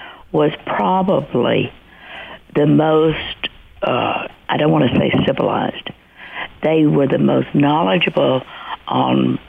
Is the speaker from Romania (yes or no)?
no; Texas, United States; In fact, because I'm from West Texas, I've never seen it.